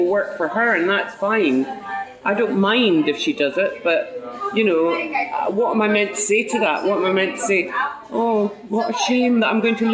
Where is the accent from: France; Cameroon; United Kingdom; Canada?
United Kingdom; Edinburgh, Scotland; I am born and bred in Edinburgh and I live and work in Edinburgh, I don't come up from London